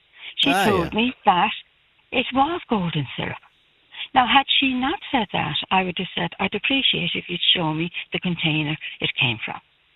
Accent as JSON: {"language": "English", "town": "Dublin", "region": "Leinster", "country": "Ireland", "said": "I'm originally from Dublin."}